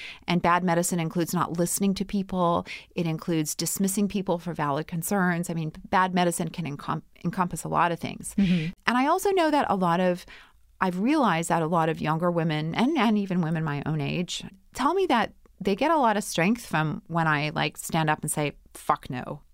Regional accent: Winnipeg, Manitoba, Canada; I'm from Winnipeg. What else do you say when it's minus 40? It's fucking cold, right?

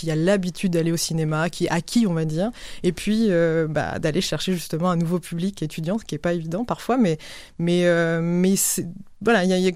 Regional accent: France; now in Canada; Mon accent me trahit, mais donc je viens de France. Je suis arrivée donc en 2012

